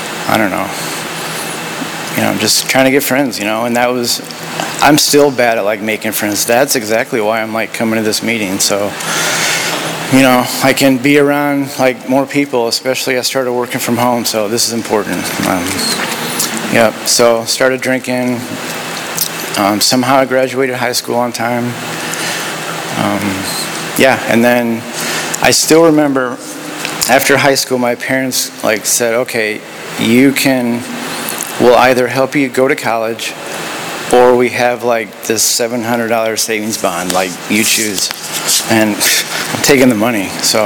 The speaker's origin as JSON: {"language": "English", "region": "Indiana", "country": "United States", "tie": "born or raised there", "said": "My story, I grew up in Indiana. Just, I don't know, farms and Amish buggies and baseball."}